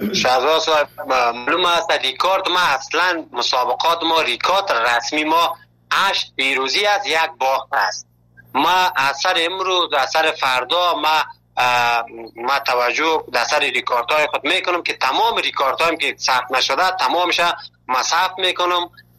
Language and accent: Persian; Afghanistan; now in Malatya, Turkey; ما که اول که از افغانستان آمدیم در یک جای یک شار مالاتیا